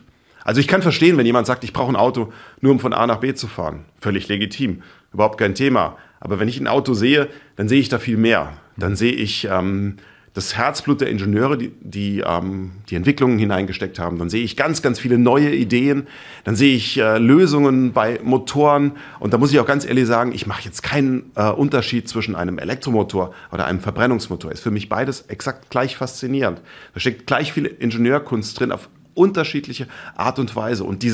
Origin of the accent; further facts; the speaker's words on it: Rhineland-Palatinate, Germany; Ich bin Bauernhof in Rheinhessen groß geworden.